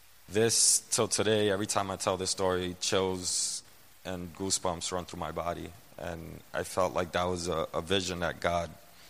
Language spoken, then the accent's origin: English; New York City, New York, United States; I grew up in the Lower East Side. And in the 80s and 90s, when you see everybody, it was just a really bad neighborhood.